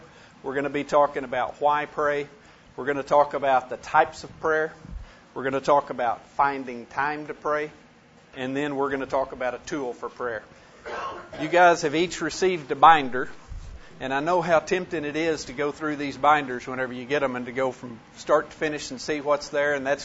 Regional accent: Guthrie, Oklahoma, United States; I am from Guthrie, Oklahoma.

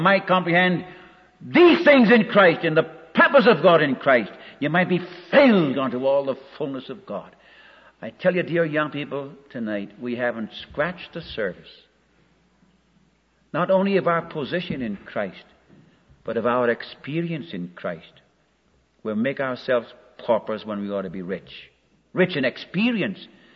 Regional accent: Tacoma, Washington, United States; Of course, Tacoma being my hometown, it couldn't be Rainier, it was Tacoma.

